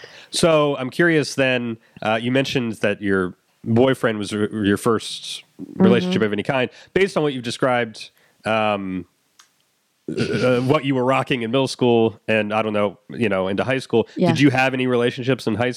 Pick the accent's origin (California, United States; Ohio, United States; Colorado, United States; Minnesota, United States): Ohio, United States; Columbus; I grew up in Columbus, Ohio, which is the home of Les Wexner, who owns the Limited and Abercrombie.